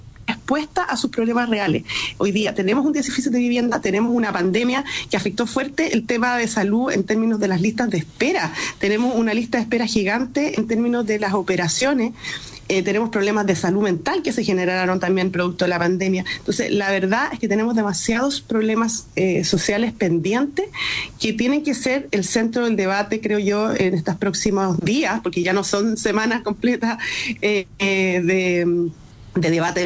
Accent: Valdivia, Los Ríos, Chile; also born or lived in Temuco; yo de chica vivía en Valdivia y en algún minuto se nos presentó a mi papá una oportunidad de trabajar en Temuco. Nos fuimos a Temuco

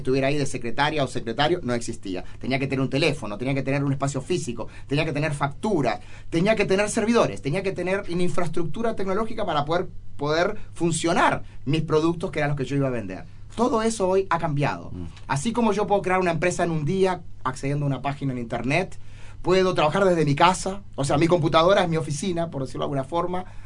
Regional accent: Uruguay; now in Chile; uno ya cuando salió de su país de origen, en mi caso Uruguay, siempre está mirando a todo el mundo como un extranjero, digamos.

